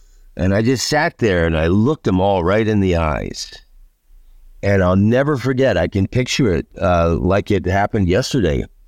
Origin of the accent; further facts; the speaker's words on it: United States; growing up in America, you always heard about, like, these Vietnam veterans